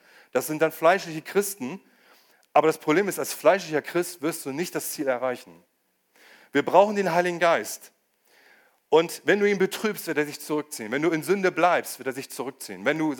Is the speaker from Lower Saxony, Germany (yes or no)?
yes; Lower Saxony, Germany; ich komme aus Niedersachsen